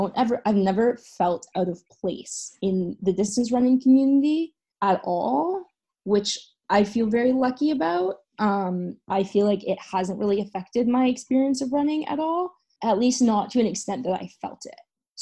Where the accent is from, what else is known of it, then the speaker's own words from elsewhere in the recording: Jamaica; I happen to be Jamaican, which is weird. I'm half Jamaican, half Indian, which is being a Jamaican distance runner is also odd.